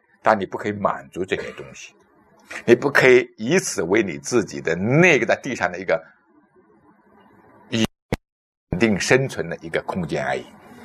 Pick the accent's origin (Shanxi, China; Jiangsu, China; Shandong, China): Jiangsu, China; also born or lived in Wuhan; 你老家在哪？我是江苏人。是的。那你还有呢？我说我第二故乡在哪里呢？是在武汉。为什么？因为我在武汉信主的。